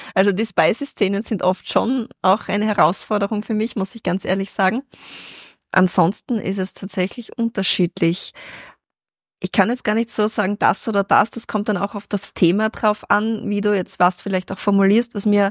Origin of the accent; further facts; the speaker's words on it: Austria; nein, bei uns in Österreich bestellt niemand eine Schorle.